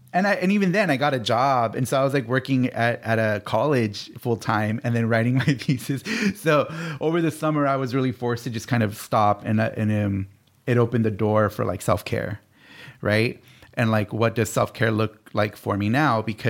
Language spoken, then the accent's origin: English; Pacoima, California, United States; growing up in Pacoima, like, isolated, like, close enough to LA that, like, you can technically get there, but you still live in this place that's, like, way out in the valley